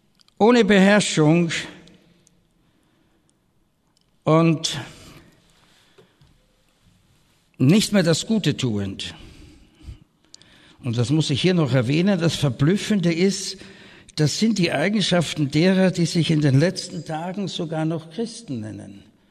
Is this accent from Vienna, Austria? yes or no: yes; Vienna, Austria; gehört in Österreich, ich bin Wiener, die reden so breit, versteht ihr?